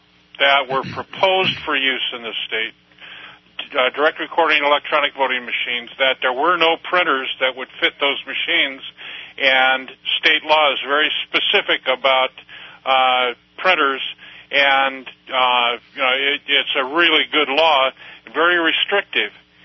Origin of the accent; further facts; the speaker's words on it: Redondo Beach, California, United States; I'm originally from Redondo Beach.